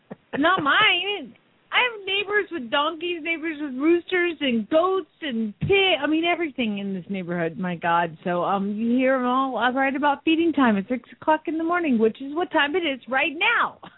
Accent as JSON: {"language": "English", "town": "Phoenix", "region": "Arizona", "country": "United States", "said": "from Phoenix, Arizona"}